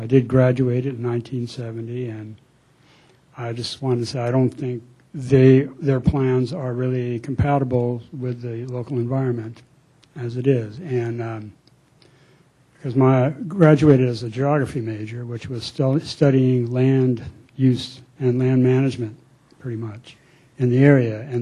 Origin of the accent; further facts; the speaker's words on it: California, United States; I did want to speak about some personal experience in growing up in California for over 50 years.